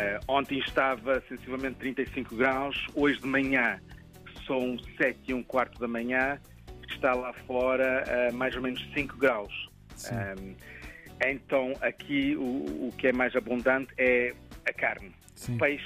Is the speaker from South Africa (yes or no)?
yes; South Africa; Portuguese is a second language; moved away as an adult; also born or lived in Portugal; now in United States; eu nasci em África, os meus pais emigraram para a África do Sul, nasci lá, estudei em inglês, vim para Portugal em 1994, quando houve os problemas na África do Sul, ingressei na faculdade, pensava sempre em inglês, raciocinava em inglês